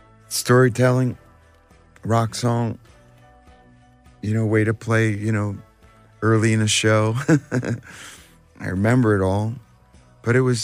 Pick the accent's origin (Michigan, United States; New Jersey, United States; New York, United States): New Jersey, United States; Sayreville; My hometown was called Sayreville, and it was built on the location of the Sayre Fisher Brick Company.